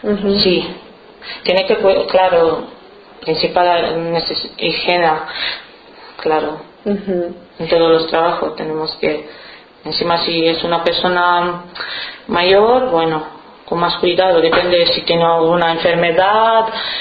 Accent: Romania; Spanish is a second language; Soy de Rumanía.

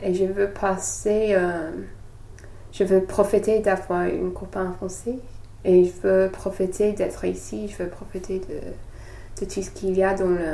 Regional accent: England, United Kingdom; French is a second language; now in France; c'est pas trop facile d'avoir un bail quand on est anglais

